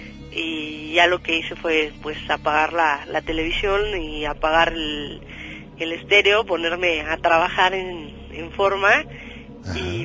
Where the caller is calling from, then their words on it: Mexico City, Mexico; De aquí, del Distrito Federal.